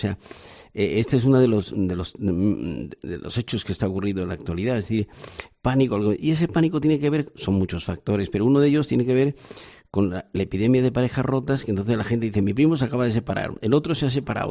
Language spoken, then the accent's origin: Spanish; Andalusia, Spain; En Andalucía, yo soy andaluz, pero no ejerzo